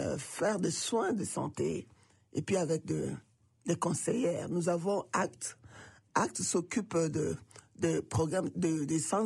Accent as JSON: {"language": "French", "country": "DR Congo"}